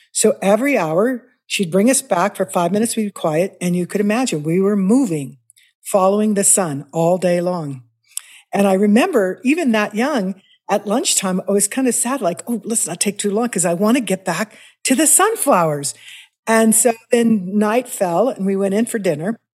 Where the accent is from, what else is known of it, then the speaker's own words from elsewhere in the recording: Kansas City, Missouri, United States; Well, I grew up in Missouri, Kansas City.